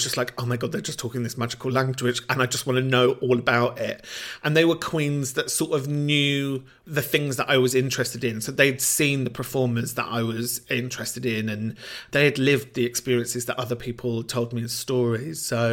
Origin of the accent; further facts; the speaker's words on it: Camden, London, United Kingdom; particularly where I grew up in Camden